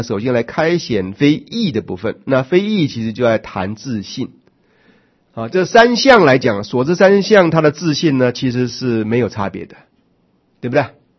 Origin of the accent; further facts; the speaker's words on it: Taipei, Taiwan; also born or lived in Daxi, Taoyuan; 那么我生在桃园大溪镇，对不对？六岁的时候搬到台北来上幼稚园啊